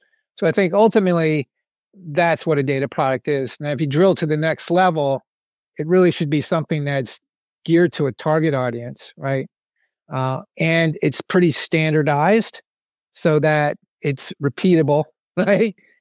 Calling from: Boston, Massachusetts, United States; Yeah, I am in Boston, well, just south of Boston.

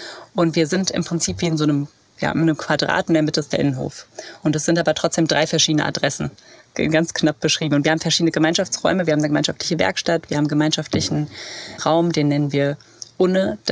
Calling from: Slovenia; Ich rufe gerade aus Slowenien an oder bin aus Slowenien eingewählt. Auf Elternzeitreise mit meinem Mann und meinen zwei Kindern.

